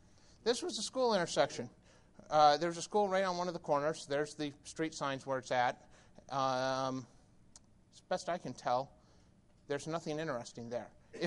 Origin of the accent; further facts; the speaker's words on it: Lansing, Michigan, United States; I'm from Lansing. Detroit is not home for me.